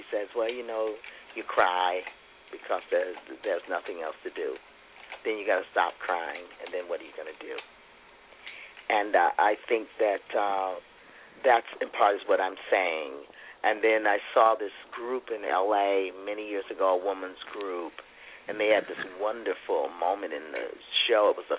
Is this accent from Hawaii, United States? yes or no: yes; Hawaii, United States; just watching the brown people and their response to no, I'm Hawaiian.